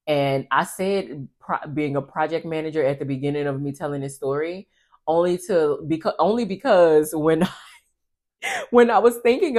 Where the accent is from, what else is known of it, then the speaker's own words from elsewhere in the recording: New Orleans, Louisiana, United States; But I also just feel like that's because of like I'm from New Orleans, so you always got to keep your head on swivel.